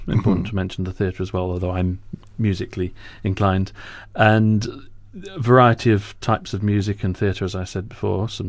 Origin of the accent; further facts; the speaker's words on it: Zambia; born there; Actually, I was born in Zambia.